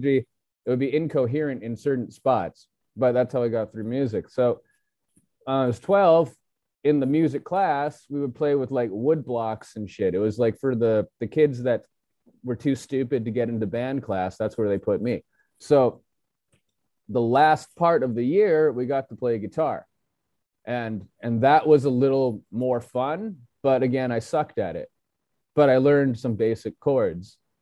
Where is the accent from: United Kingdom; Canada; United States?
Canada; Okay, so basically, I'm from Canada, and I was born in Canada. My parents were also born in Canada, so I'm a third generation Chinese guy, right? My grandparents were from Macau, which is like basically it's China, right?